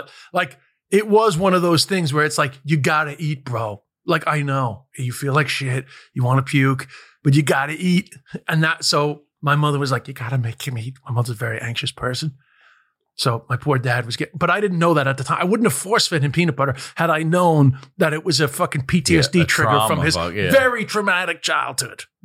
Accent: London, United Kingdom; born there; They lived in London. I was born in London.

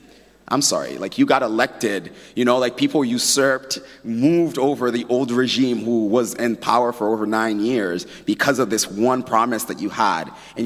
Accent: Florida, United States; moved away; I grew up in the States. I lived in the great state of Florida during George Bush's reign

